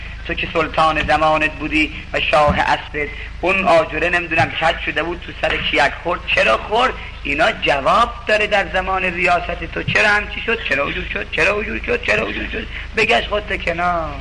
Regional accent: Yazd, Iran; also born or lived in Mashhad; now in Tehran, Iran; چون من اصلا یزدیم، تولدم در مشهد، ساکن تهرونم.

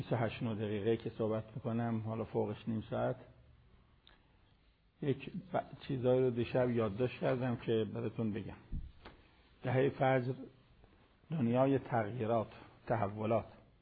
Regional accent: Iran; به عنوان یک ایرانی، یک مسلمان، یک طلبه

